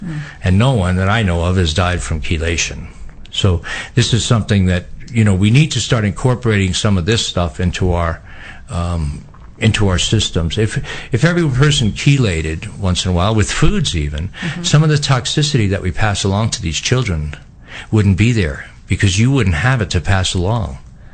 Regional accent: New York, United States; But it probably lent itself, since I grew up in New York, it probably lends itself to me being a lot healthier

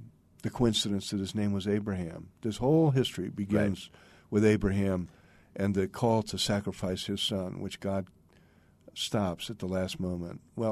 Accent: Boston, Massachusetts, United States; In Boston, I'm from Boston. We like to think the City on a Hill speech was given in Boston

